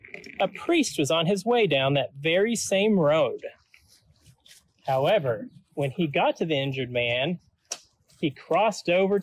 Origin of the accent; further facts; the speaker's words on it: Texas, United States; fair warning, I'm from West Texas, so I hope y'all is something you're comfortable signing.